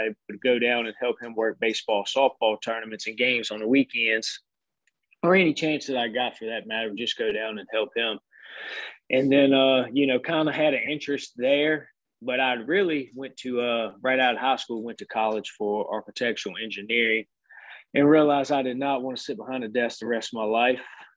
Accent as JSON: {"language": "English", "town": "Halifax", "region": "Virginia", "country": "United States", "said": "I'm originally from Halifax, Virginia."}